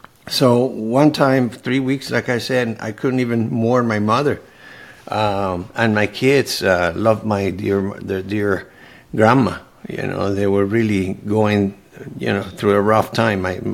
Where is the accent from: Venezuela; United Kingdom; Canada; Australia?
Venezuela; English is a second language; moved away as an adult; now in United States; I came to the States. Actually, I'm from Venezuela, from South America, and my parents come from Greece and from Spain.